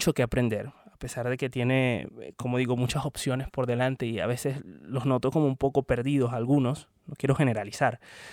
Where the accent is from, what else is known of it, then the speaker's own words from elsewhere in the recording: Puerto La Cruz, Anzoátegui, Venezuela; empezando la universidad además, en mi ciudad natal, Puerto La Cruz, en Venezuela.